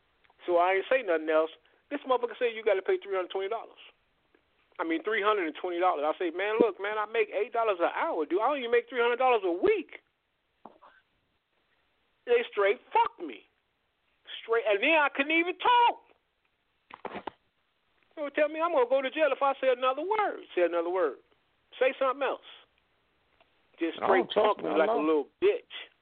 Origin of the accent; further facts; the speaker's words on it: Gary, Indiana, United States; I am from Gary, Indiana. I was born and raised.